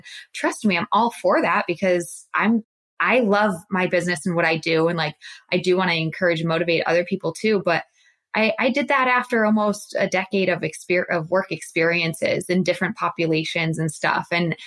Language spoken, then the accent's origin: English; Massachusetts, United States; like I grew up in Massachusetts and then my clinical job was in Tallahassee, Florida.